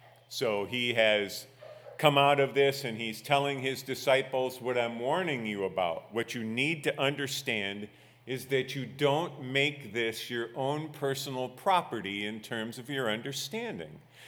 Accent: United States; You know, I grew up on Lake Erie. We used to watch them roll across the lake.

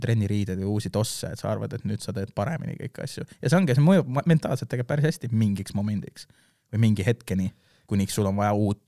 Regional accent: Haapsalu, Lääne County, Estonia; also born or lived in Pärnu; et jah , Haapsalust , Uuemõisast täpsemalt .

